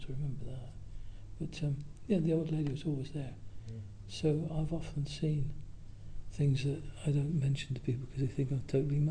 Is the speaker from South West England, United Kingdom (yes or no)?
yes; Yeovil, South West England, United Kingdom; I was born in Yeovil in Somerset, and we had. It was a sort of terraced house.